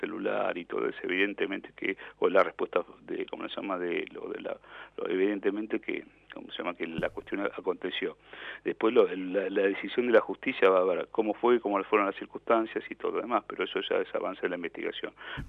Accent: Ushuaia, Tierra del Fuego, Argentina; born there; also born or lived in Buenos Aires; yo soy nacido en Ushuaia, pero estuve estudiando en Buenos Aires

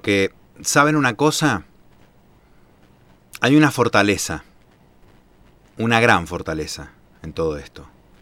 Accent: Argentina; que en este país, que en Argentina, que en mi país

